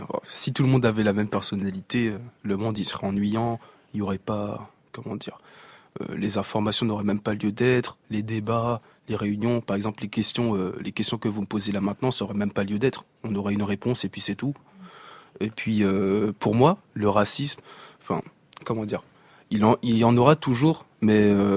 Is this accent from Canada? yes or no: no; Saint-Denis, Île-de-France, France; c'est peut-être parce que je viens de Saint-Denis, que c'est une ville avec beaucoup de culture.